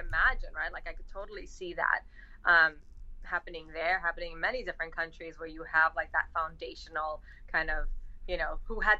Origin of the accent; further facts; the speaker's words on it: New York City, New York, United States; Okay, so I'm originally from New York. I'm born and raised in the Bronx, and it actually plays into how I felt about the movie as well, just coming from where I grew up and being raised by a single mom.